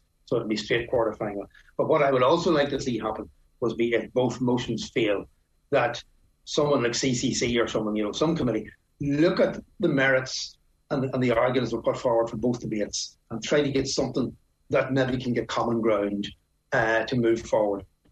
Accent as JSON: {"language": "English", "region": "Ulster", "country": "Ireland", "said": "okay, maybe I'm passionate because I'm from Ulster, because we tend to be more."}